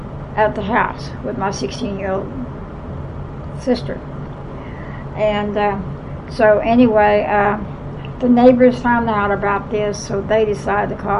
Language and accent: English; Kansas City, Kansas, United States; Well, I was raised in Armadale, but I don't know how long I lived there.